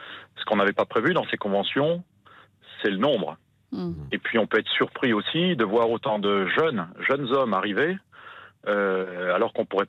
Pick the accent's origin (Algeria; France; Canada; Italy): France; moi en tant que Français